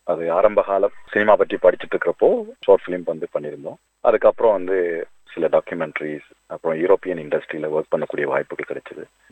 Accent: Batticaloa, Eastern Province, Sri Lanka; நான் வந்து பிறந்து வளர்ந்தது பெட்டிகலோ, ஸ்ரீலங்காவில் பிறந்தது.

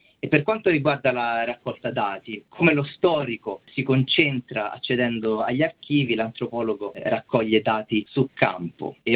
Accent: Rome, Lazio, Italy; born there; sono nato a Roma da genitori calabresi che si sono trasferiti nella capitale negli anni 70, e quindi avevo già familiarità non solo con la calabresità ma anche con la calabresità a Roma.

